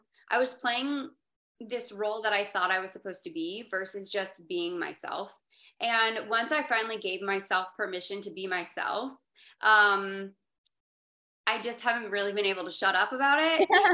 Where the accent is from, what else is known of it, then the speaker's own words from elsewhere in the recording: Florida, United States; Hillary's from Indiana. I'm from Florida.